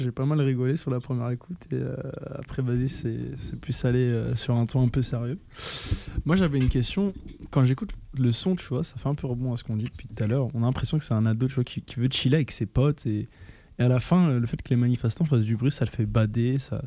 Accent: Paris, Île-de-France, France; Mais moi tu vois, je suis parisien

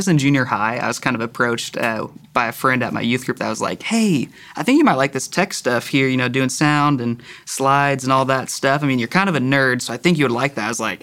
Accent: California, United States; moved away; So ultimately, I'm from Southern California, moved out here about 7 years ago.

